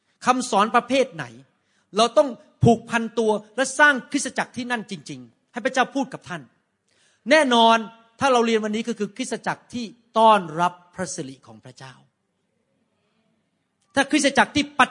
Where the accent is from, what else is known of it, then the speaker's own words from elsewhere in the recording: United States; ขอโทษนะครับผมมาจากอเมริกาภาษาไทยผมมันเพี้ยนไปเยอะแล้ว